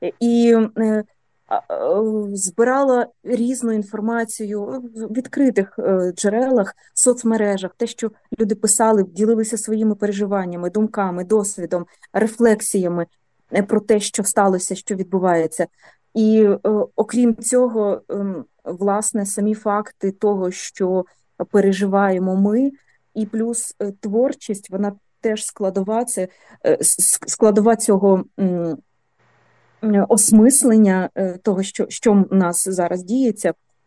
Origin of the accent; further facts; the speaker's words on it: Bucha, Kyiv Oblast, Ukraine; Річ у тім, що я насправді з Бучі, я живу в Бучі, жила в Бучі.